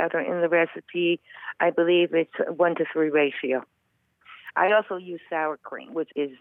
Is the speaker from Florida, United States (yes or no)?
no; Germansville, Pennsylvania, United States; I'm from Germansville, Pennsylvania, and thank you for taking my call.